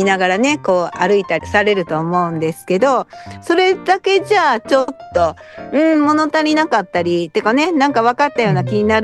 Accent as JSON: {"language": "Japanese", "town": "Nagahama", "region": "Shiga", "country": "Japan", "accent": "Nagahama dialect", "said": "私あの滋賀弁丸出しやとか言うて、長浜弁ね、丸出しや"}